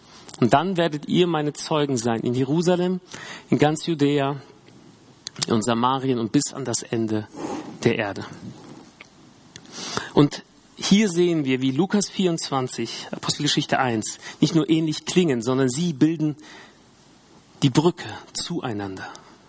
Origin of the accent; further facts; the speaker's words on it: Hesse, Germany; Ich liebe Hessen, ich komme aus Hessen, aber es ist nicht wirklich groß.